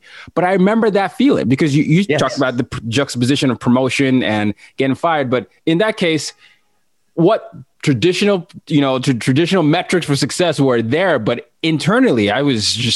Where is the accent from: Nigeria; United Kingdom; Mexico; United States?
Nigeria; But so I shared with you that I'm from Nigeria, but I don't know if you know that I grew up in 5 countries and 4 continents.